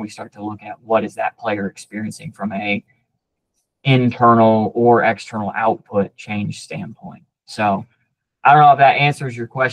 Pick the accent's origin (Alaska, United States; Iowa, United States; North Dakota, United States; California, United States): Iowa, United States; we're from Iowa, right? So we want to get to the South. Nobody wants to be in Iowa in March, I promise.